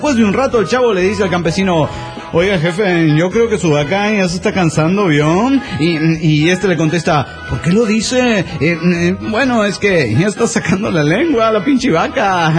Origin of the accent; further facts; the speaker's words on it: Cancún, Quintana Roo, Mexico; de Cancún.